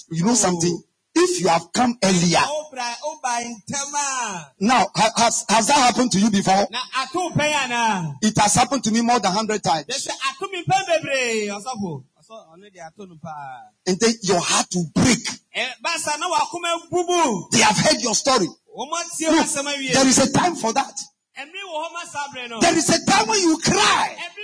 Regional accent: Accra, Greater Accra, Ghana; I am from Accra.

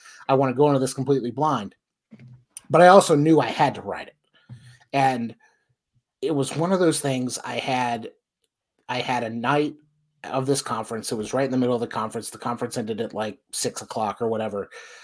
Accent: Florida, United States; I grew up in Florida.

